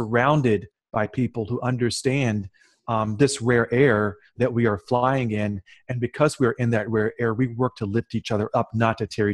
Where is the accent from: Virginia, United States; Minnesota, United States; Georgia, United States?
Virginia, United States; Lynchburg; And Lynchburg, Virginia was all that I knew because that was my hometown. And it's a very nice, bucolic, gentle place to live, but it was certainly not a place where I saw many people who looked like me become multimillionaires.